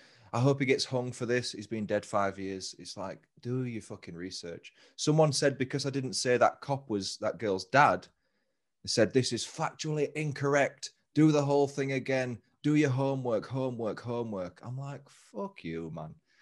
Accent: England, United Kingdom; accent: English; what do you guys think of my English accent? And I started talking in my normal voice.

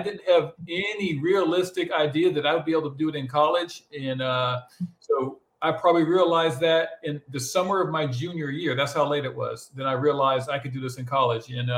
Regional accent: Alabama, United States; also born or lived in Sumter; I was born in Sumter, South Carolina, but my parents separated when I was quite young. So I kind of moved around a little bit, but I was raised for the most part in Alabama.

